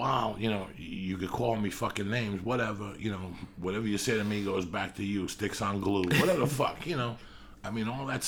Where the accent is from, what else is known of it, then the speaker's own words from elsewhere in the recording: North Bergen, New Jersey, United States; when I was growing up in North Bergen, it was a fight every day.